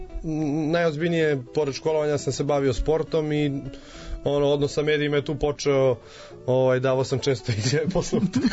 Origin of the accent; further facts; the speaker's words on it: Budva, Budva Municipality, Montenegro; jer sam tad kao klinac u Budvi imaš opciju da otprilike ne radiš ništa